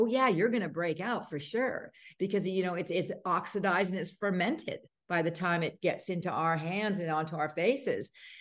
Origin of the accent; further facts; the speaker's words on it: Canada; We weren't allowed to have sugar or soda pop. You can tell I'm Canadian with that word.